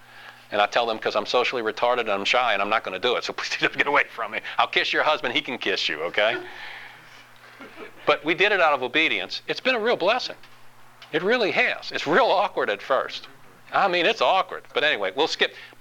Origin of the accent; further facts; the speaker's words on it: Louisiana, United States; I know it's not politically correct. I'm from Louisiana.